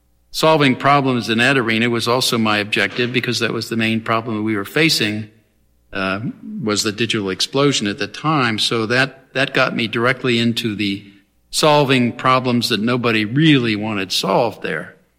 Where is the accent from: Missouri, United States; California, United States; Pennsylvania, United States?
Pennsylvania, United States; I grew up in a small town in central western Pennsylvania, up in the hills, up in the Appalachia Hills. So I'm a genuine hillbilly, so to speak.